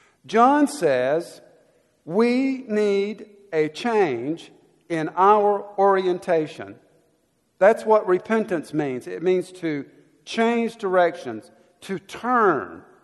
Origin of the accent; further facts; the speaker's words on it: Danzyville, Alabama, United States; I'm reminded of an invention that changed the life of the little town I grew up in South Alabama. Actually, it's not a town, and you can find it on the map these days. It's Danzyville is the name of the little community in South Alabama.